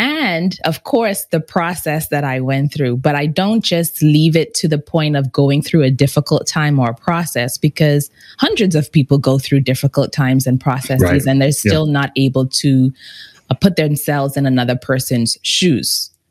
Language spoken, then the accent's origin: English; Bahamas; so I grew up in the Bahamas and I spoke in the Bahamas where I grew up.